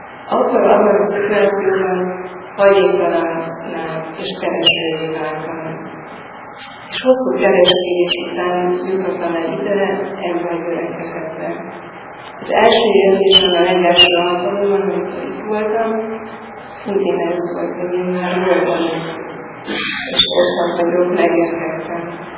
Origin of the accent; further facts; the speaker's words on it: Szabolcs-Szatmár-Bereg, Hungary; mert egy kicsi szabolcsi faluban nőttem fel